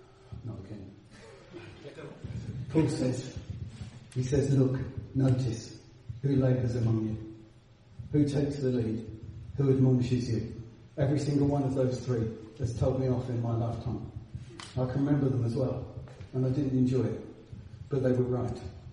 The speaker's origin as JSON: {"language": "English", "town": "Sevenoaks", "region": "South East England", "country": "United Kingdom", "tie": "born or raised there", "said": "when I grew up in Seven Oaks"}